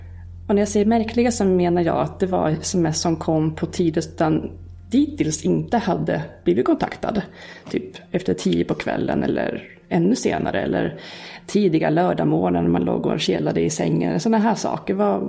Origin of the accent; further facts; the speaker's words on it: Västerås, Västmanland County, Sweden; now in Stockholm, Sweden; när jag flyttade från Västerås så hade jag kvar mina föräldrar där. Mina barndomsvänner, de som fortfarande hade kontakt med.